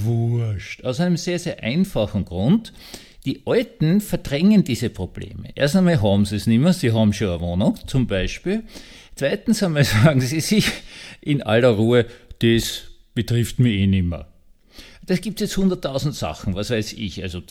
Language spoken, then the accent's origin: German; Austria; aber das ist nur so eine kleine Spitze gegen die Preisen, die ich mir als Österreicher erlauben darf.